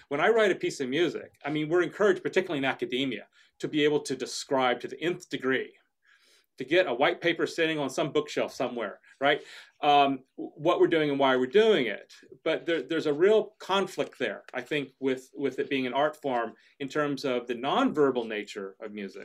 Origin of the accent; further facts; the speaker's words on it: Texas, United States; now in Indianapolis, United States; Oh, by growing up in Texas, country fried steak, fried okra, mashed potatoes, and way too much gravy.